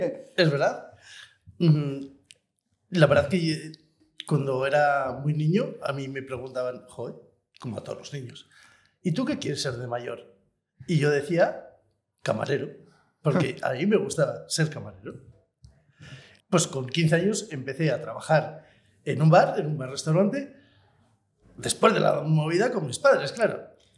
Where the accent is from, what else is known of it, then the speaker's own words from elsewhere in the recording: Burgos, Castile and León, Spain; now in Zarautz, Spain; Yo soy de Zarauz, nacido en Zarauz, pero con poquitos años, con 6 añitos, la ITA, que trabajaba en autopistas, lo trasladaron a Burgos y yo me crié gran parte del tiempo en Burgos.